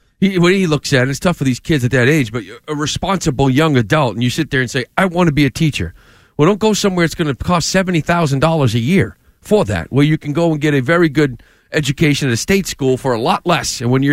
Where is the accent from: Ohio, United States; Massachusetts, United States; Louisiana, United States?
Massachusetts, United States; We're from Massachusetts.